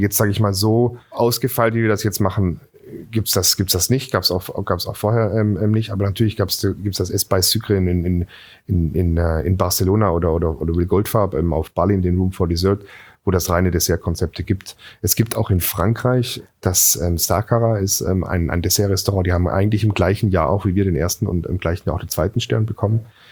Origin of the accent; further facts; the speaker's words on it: Singen, Baden-Württemberg, Germany; ich bin in Singen am Hohen Thiel zur Schule gegangen. Dort war das erste Maggi-Werk außerhalb von der Schweiz. Das heißt, ich bin mit Maggi-Suppe groß geworden.